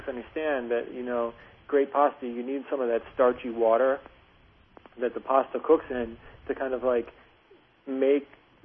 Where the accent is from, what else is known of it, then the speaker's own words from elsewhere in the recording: Cleveland, Ohio, United States; I grew up in Cleveland